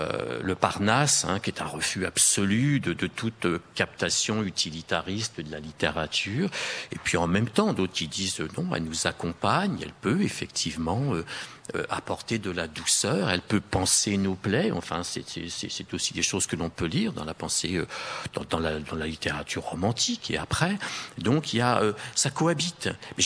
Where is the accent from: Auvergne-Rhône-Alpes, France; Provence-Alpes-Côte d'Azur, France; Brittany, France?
Brittany, France; Moi, j'ai encore souvenir, dans mon enfance en Bretagne, dans les années 70